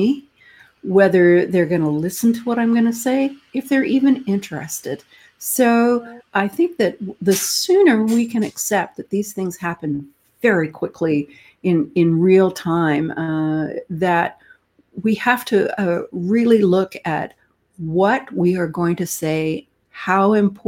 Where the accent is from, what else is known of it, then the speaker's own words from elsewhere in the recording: Canada; I am Canadian, after all.